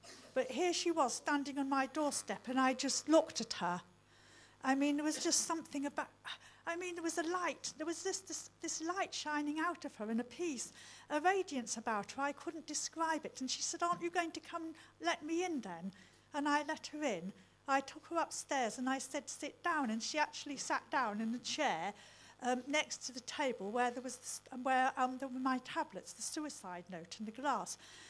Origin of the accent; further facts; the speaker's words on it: Derby, East Midlands, United Kingdom; in my hometown of Derby, just down the road.